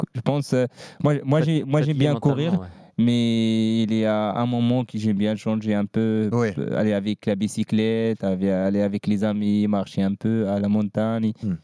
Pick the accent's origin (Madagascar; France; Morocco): Morocco; Oui, je retournais chez moi au Maroc.